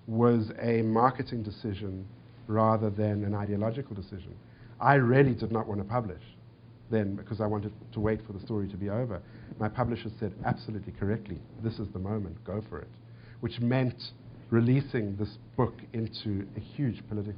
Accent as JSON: {"language": "English", "country": "South Africa", "said": "that's me as a writer speaking rather than me as a South African speaking."}